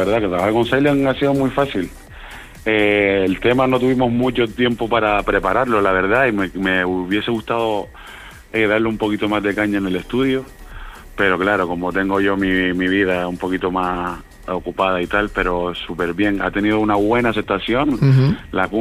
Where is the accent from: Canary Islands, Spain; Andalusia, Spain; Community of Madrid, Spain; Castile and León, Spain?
Canary Islands, Spain; Telde; De Telde soy yo.